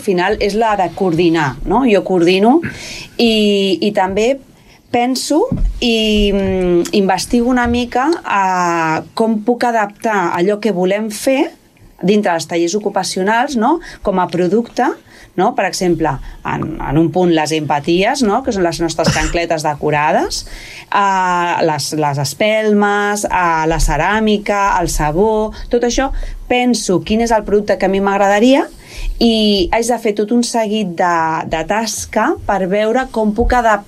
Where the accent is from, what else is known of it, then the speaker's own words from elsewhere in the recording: Cerdanyola del Vallès, Catalonia, Spain; born there; Vaig néixer a Cerdanyola, sí, del Vallès, sí, molt a prop d'aquí.